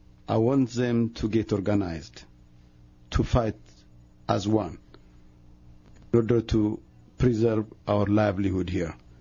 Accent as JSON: {"language": "English", "country": "Ethiopia", "said": "I'm from Ethiopia. Okay. Originally."}